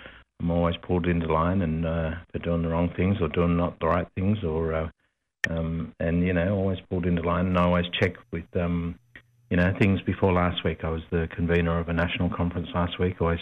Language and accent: English; Alice Springs, Northern Territory, Australia; born there; Yeah, I was born here in Alice Springs Hospital, and now on the board of Alice Springs Hospital. And so I've been away, studied and come back just in the last 2 years, come back to Alice Springs.